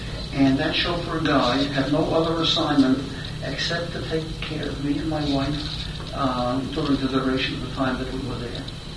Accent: New York City, New York, United States; When I grew up on the Lower East Side, my playmate, this is an encore, my playmate was Zero Mostel

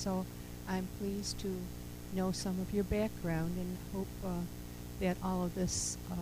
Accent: Buffalo, New York, United States; This is my first convention. I'm from Buffalo, New York, and I have heard and have been introduced to chapter members from Buffalo whom I have not met.

